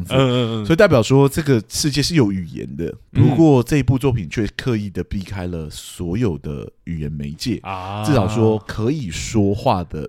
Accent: southern Taiwan, Taiwan; now in Taipei, Taiwan; 因为我们南部是大家庭嘛

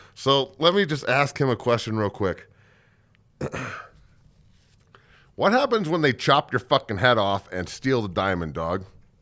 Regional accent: Denver, Colorado, United States; I grew up in Denver when they were fucking terrible.

